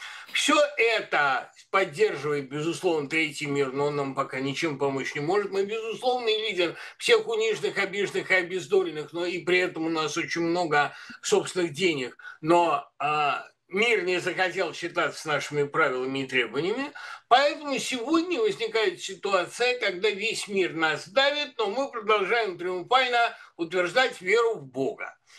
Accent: Moscow, Russia; Москва мой родной город.

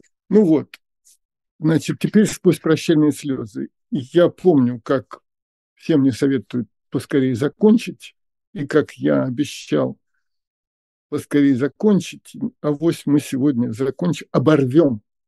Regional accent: Russia; born there; Я уроженец РСФСР, вообще-то.

